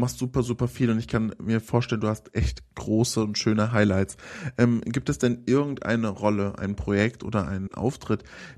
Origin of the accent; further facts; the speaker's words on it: Hesse, Germany; jetzt komme ich aus Hessen